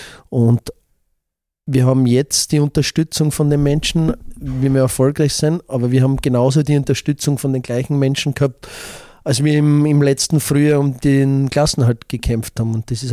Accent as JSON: {"language": "German", "town": "Buch bei Weiz", "region": "Styria", "country": "Austria", "tie": "born or raised there", "said": "es erinnert mich an Buch bei Weiz, die Gang da, an meine Heimat."}